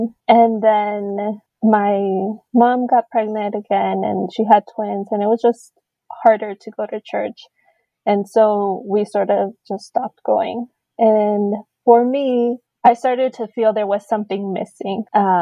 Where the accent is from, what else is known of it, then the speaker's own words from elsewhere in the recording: Chicago, Illinois, United States; I grew up in Chicago. I consider myself to be Mexican-American or Latina, whatever is fine with me.